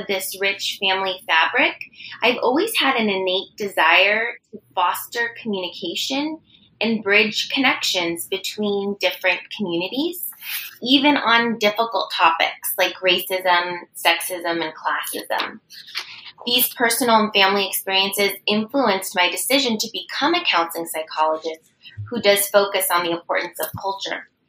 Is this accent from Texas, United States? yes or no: no; San Francisco, California, United States; I am a multiracial person with Filipina and Italian ancestry and born and raised in San Francisco.